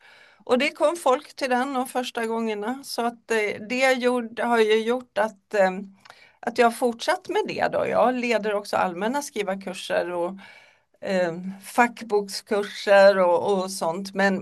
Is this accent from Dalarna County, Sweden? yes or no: yes; Mora, Dalarna County, Sweden; now in Örebro, Sweden; Om det hörs något litet sjung när jag pratar ibland så kommer det från Mora i Dalarna där jag är född och uppväxt. Men jag bor alltså i Örebro sedan väldigt många år tillbaka.